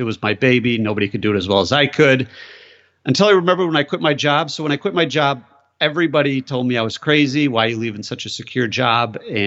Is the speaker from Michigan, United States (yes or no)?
yes; Michigan, United States; So I grew up in Michigan. You're very familiar with Michigan. So it's pretty blue collar.